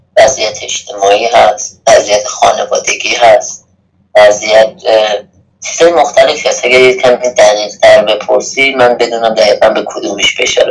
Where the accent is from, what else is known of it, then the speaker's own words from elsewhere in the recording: Iran; ما هم ایرانی هستیم هم مسیحی